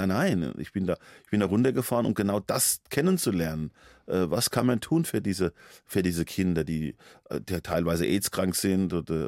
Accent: Hesse, Germany; accent: Hessian; auf der Bühne hört man das so stark, mein hessischen Dialekt

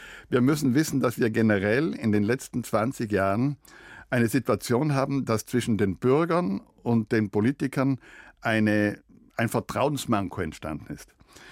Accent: Trentino-Alto Adige, Italy; Ich bin ja Südtiroler und damit italienischer Staatsbürger.

